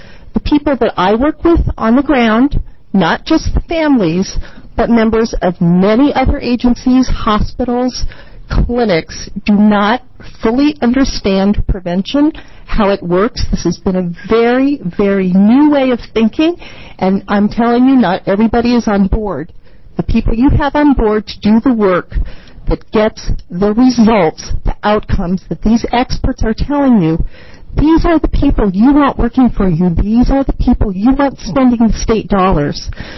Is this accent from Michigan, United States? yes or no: no; Cottage Grove, Oregon, United States; I'm from Cottage Grove, Oregon